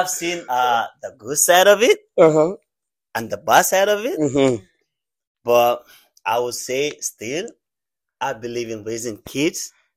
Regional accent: Sabi, Upper River, Gambia; also born or lived in Serekunda; Actually, I was born in Serekunda, mm-hmm. but I told people I'm always from Sabi.

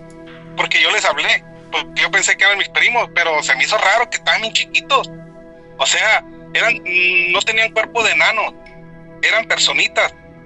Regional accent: Sonora, Mexico; nosotros, como somos de ahí de Sonora

